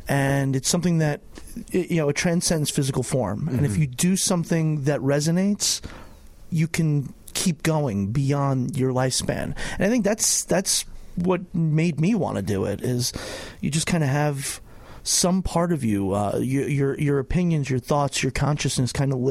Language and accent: English; New York, United States; I was growing up in New York